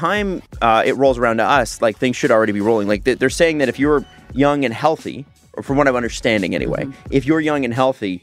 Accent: Scarborough, Ontario, Canada; I grew up in Scarborough, very near the lake, right?

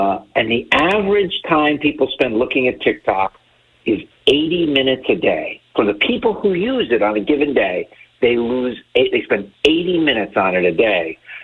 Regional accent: Miami, Florida, United States; now in Washington, United States; And I grew up in Miami, Florida.

